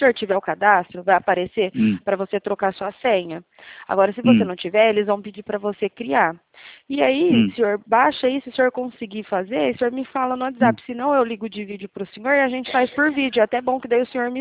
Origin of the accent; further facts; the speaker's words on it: Ribeirão Preto, São Paulo, Brazil; Não, eu sou daqui de Ribeirão Preto